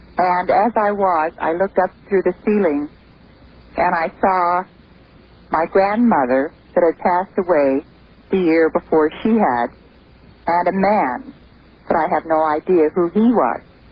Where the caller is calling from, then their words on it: Truckee, California, United States; I'm calling from Truckee, California.